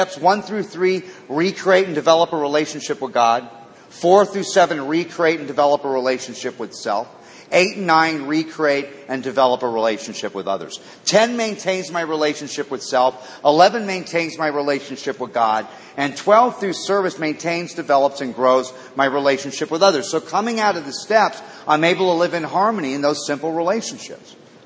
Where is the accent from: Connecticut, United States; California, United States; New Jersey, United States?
California, United States; Malibu; And I said, you know, I grew up in Malibu. I want a yacht and a Learjet.